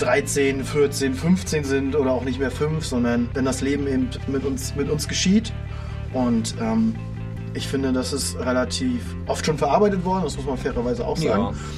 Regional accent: Greifswald, Mecklenburg-Vorpommern, Germany; Ich komme ja aus Greifswald, habe dort studiert, ein bisschen zumindest

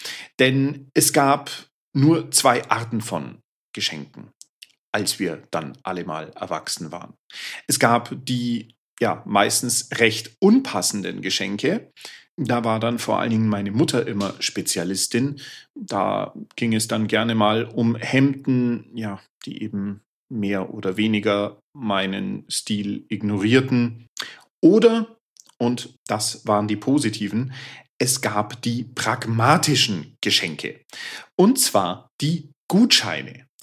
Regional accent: Bavaria, Germany; Original kommen wir aus dem Landkreis Augsburg.

